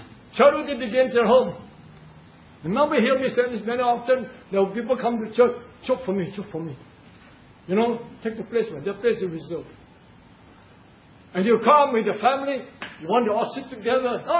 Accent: Singapore; born there; I was thinking many times, says, how am I born a Chinese in Singapore?

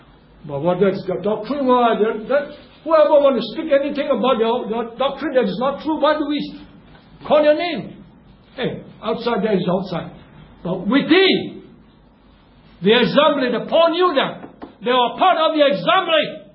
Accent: Singapore; So what we do as a Singaporean, we respect authority.

